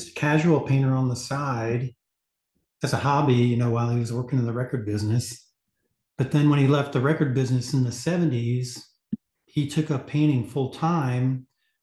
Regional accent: Montclair, New Jersey, United States; And so we lived in Montclair. And he would take the train in to the city every day. So it was just growing up in New Jersey, in the suburbs of New

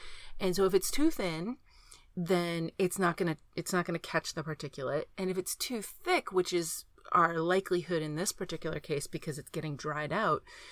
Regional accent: the South, United States; growing up in the South, we ate a lot.

